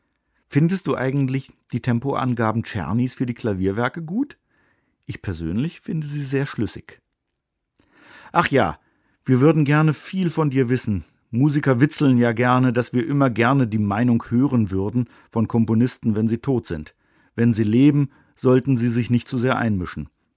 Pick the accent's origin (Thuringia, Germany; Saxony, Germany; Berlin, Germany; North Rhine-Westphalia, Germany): North Rhine-Westphalia, Germany; Düren; Düren, wo ich aufgewachsen bin, liegt gerade einmal knapp 70 Kilometer von Bonn entfernt. Und dann bin ich noch fast genau 200 Jahre nach dir geboren. Ich feiere dieses Jahr meinen 50.